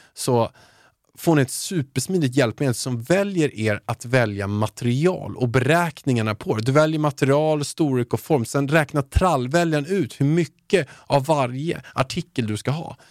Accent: Haninge, Stockholm County, Sweden; ursäkta, jag kommer från Haninge.

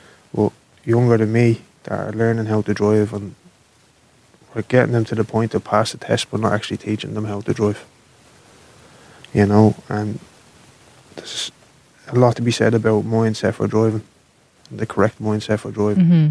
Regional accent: Dublin, Leinster, Ireland; We grew up in Coolock, on the old Belcamp Road there and the Darndale Road there.

